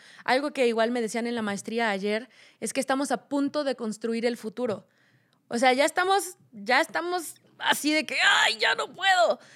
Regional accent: Mexico; calzones para menstruación hecho por mujeres mexicanas, lo voy a usar porque hay en mi país

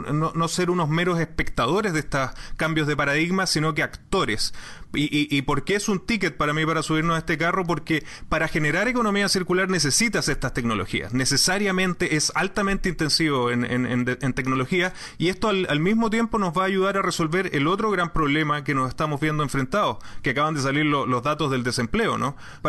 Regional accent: Iquique, Tarapacá, Chile; Yo ahora estoy en Iquique, en mi tierra natal, en Tarapacá.

